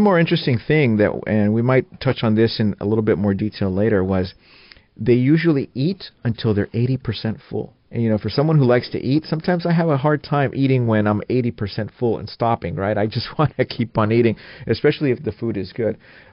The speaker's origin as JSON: {"language": "English", "town": "Fort Worth", "region": "Texas", "country": "United States", "said": "And I remember I came from Fort Worth, Texas, which is cattle country, cowboy country, right?"}